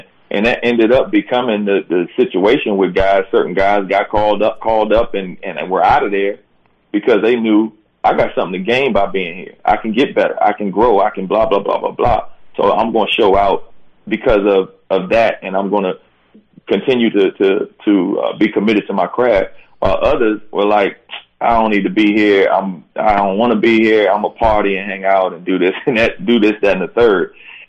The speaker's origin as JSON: {"language": "English", "town": "Washington", "region": "District of Columbia", "country": "United States", "tie": "born or raised there", "said": "I'm at home, and this is my hometown team"}